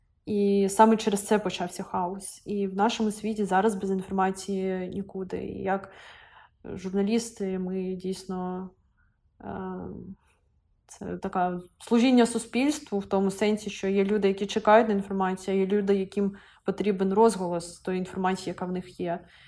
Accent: Kharkiv, Kharkiv Oblast, Ukraine; ми поїхали до Харкова, наше рідне місто

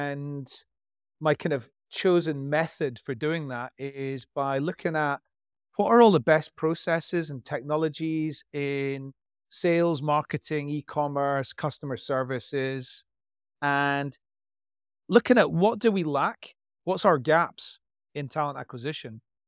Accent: Scotland, United Kingdom; I'm not Irish, I'm Scottish. I live in Glasgow, which is the coolest UK city outside London.

